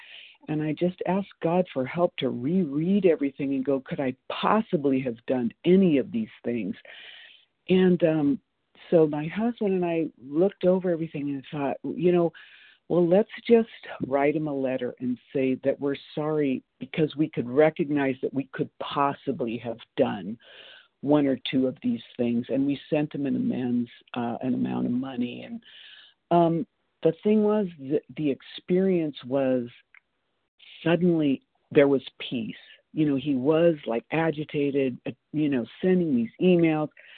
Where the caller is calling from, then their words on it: Boise, Idaho, United States; I'm from Boise, Idaho.